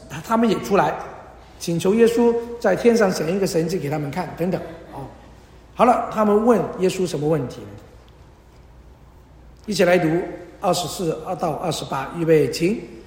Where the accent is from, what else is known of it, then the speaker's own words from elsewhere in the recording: China; 这个比我们中国人的封建思想差不多